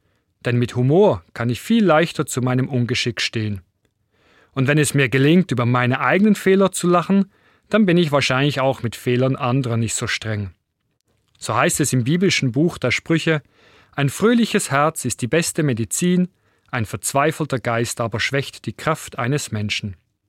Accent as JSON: {"language": "German", "country": "Switzerland", "lives_now": "Germany", "said": "Als Schweizer, der damals erst kurz in Deutschland lebte, verstand ich das natürlich wörtlich."}